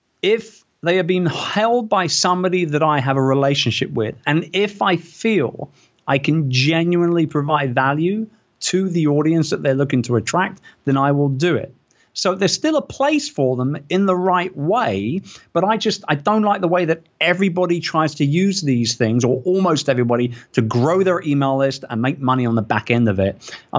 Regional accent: United Kingdom; I'm British. After all, we love a bloody good rant.

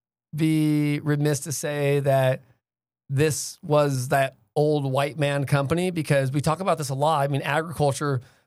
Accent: California, United States; I'm a Californian, so I'm always like California citrus, California avocados.

